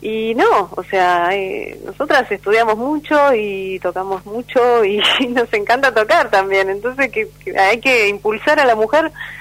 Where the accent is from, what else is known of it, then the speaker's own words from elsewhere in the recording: Buenos Aires, Argentina; born there; now in San Isidro, Argentina; Yo nací en Capital, pero vivo en San Isidro hace ya 10 años